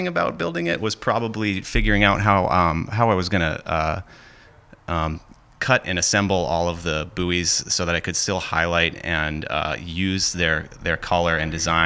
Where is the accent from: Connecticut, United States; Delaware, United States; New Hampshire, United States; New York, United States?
New Hampshire, United States; Hampton Falls; I'm from Hampton Falls, New Hampshire.